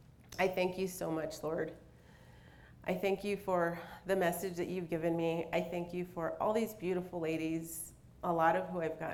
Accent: California, United States; I was born in California, raised in the San Fernando Valley.

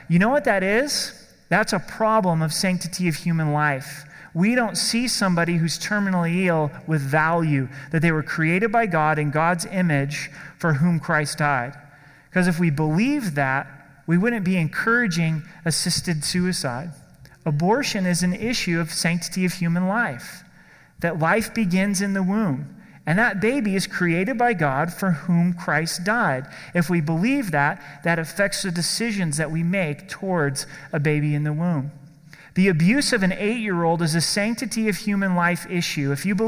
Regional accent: Oregon, United States; In my home state of Oregon, which has gone out of control in a lot of ways

